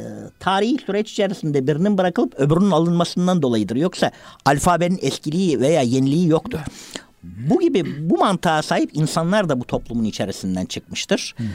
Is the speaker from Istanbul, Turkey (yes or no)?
no; Bergama, İzmir, Turkey; bizim mahallemizin hemen yanı Yahudi mahallesi. Ben Bergamalıyım aslen. O da orası da eski bir Yahudi yerleşim merkezi.